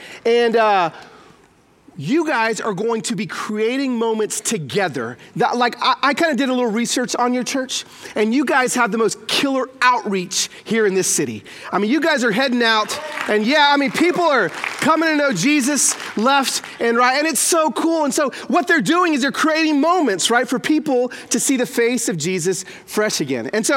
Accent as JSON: {"language": "English", "town": "East Los Angeles", "region": "California", "country": "United States", "lives_now": "Nashville, United States", "said": "Here, yes, I live in Nashville, Tennessee, but I'm from East Los Angeles, East LA, Pico Rivera"}